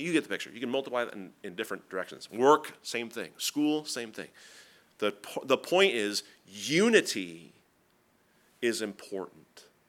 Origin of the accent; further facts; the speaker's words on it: Seattle, Washington, United States; now in New England, United States; If you know me for a while, you know I'm not from here. I'm from Seattle. I'm a Seattle Seahawks fan.